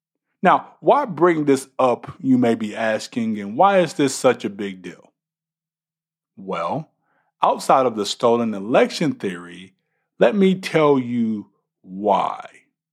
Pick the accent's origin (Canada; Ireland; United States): United States; Texas; I actually looked into voter registration from my home state of Texas